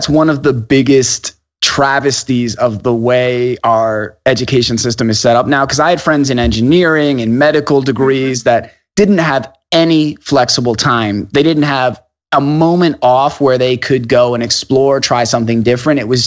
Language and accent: English; New Jersey, United States; So I grew up in New Jersey, and contrary to popular belief, we do not all talk like the people on the Jersey Shore.